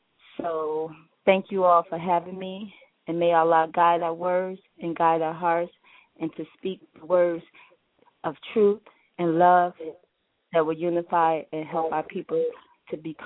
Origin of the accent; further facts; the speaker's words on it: St. Louis, Missouri, United States; I'm from St. Louis, originally Mosque 28, originally from Mosque Mariam.